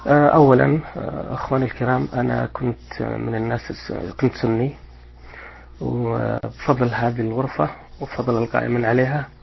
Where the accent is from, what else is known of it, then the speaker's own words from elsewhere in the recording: Saudi Arabia; أنا أساسا من المملكة العربية السعودية، من أهل إطلاع.